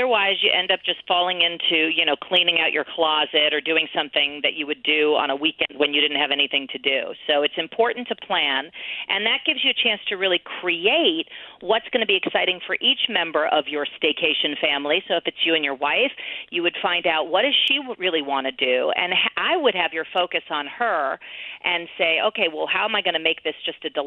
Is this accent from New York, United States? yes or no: yes; New York, United States; I'm from New York, and they say, what should I do in New York?